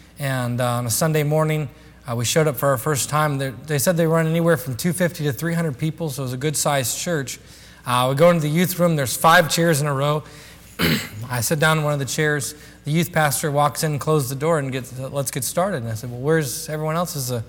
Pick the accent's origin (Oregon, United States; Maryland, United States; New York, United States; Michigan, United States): Oregon, United States; Grants Pass; born there; now in Washington, United States; But I was born in Grants Pass, Oregon. You go I-5 right where it curves, and then it goes right down to California. I was born there.